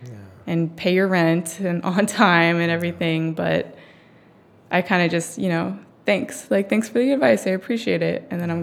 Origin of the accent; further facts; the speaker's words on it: Campbell, California, United States; Well, I grew up in Campbell, California. So that's just, it's kind of a suburb of San Jose, which is south of San Francisco.